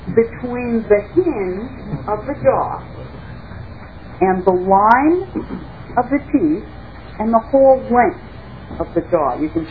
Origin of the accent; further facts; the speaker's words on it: Minnesota, United States; So I am prideful as a Minnesotan about the general achievement that we have in our education system and in the STEM discipline